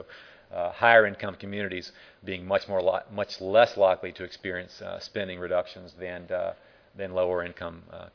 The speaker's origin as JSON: {"language": "English", "region": "Arkansas", "country": "United States", "said": "I know that I'm from Arkansas."}